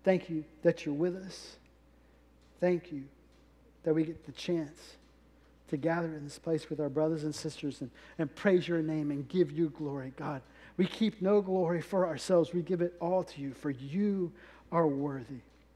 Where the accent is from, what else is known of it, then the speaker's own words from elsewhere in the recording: Ashland, Kentucky, United States; I grew up in church my whole life. My whole life. I grew up in Ashland, Kentucky, as many of you know.